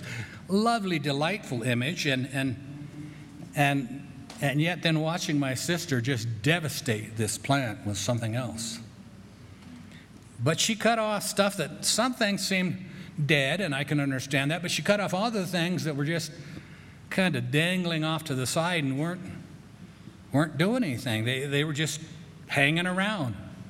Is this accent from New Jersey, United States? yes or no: no; Grand Junction, Colorado, United States; I grew up in Grand Junction.